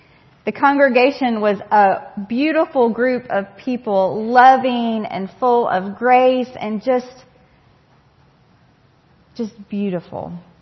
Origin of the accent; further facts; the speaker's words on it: Greenville, South Carolina, United States; I am from Greenville, South Carolina.